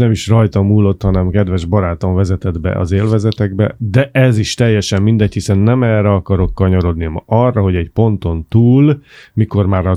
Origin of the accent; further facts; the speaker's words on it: Hungary; próbáljunk tényleg elvonatkoztatni attól, hogy magyarok vagyunk, és nálunk a vízilabda az szent.